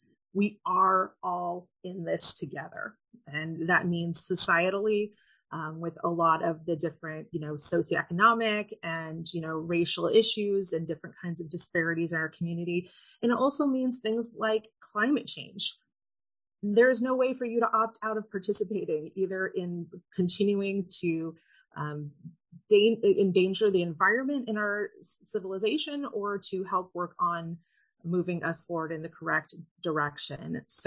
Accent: Washington, United States; I am born and raised in Washington to a teacher and a librarian.

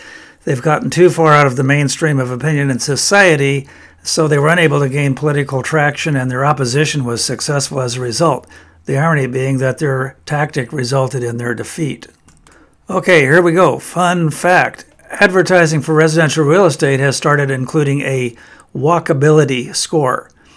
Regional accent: Australia; born there; I was born in Australia.

